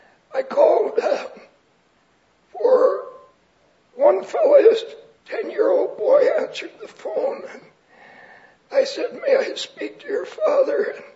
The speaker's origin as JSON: {"language": "English", "town": "Salem", "region": "Oregon", "country": "United States", "tie": "born or raised there", "said": "I grew up in Salem, Oregon."}